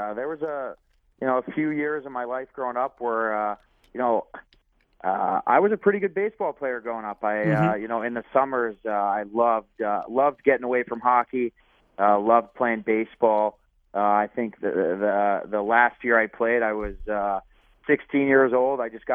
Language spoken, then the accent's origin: English; Chicago, Illinois, United States; growing up, it was a lot, you know, in the Midwest as far as, you know, growing up in Chicago and, it's travel teams.